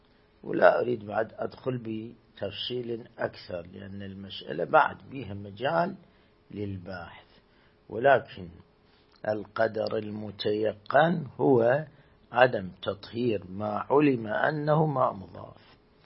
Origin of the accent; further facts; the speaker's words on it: Iraq; مثل هاي عندنا في العراق كان بالموصل حمام العليل الكبريتية